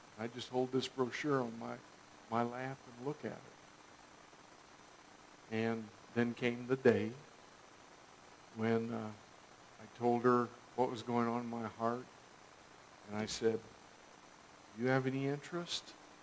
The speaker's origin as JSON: {"language": "English", "town": "Hillsboro", "country": "United States", "tie": "born or raised there", "said": "You know, that's a German community where I grew up in Hillsboro. My folks spoke German before they spoke English."}